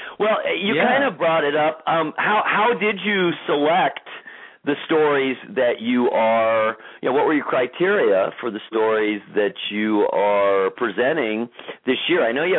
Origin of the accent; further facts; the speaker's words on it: San Pedro, California, United States; That's my hometown. I was born in San